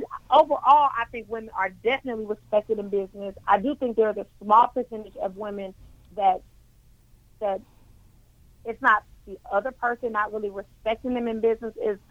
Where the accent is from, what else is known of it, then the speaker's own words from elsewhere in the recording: Oakland, California, United States; now in Columbus, United States; I am from Oakland, California. I got to Columbus back in 2008 via the military.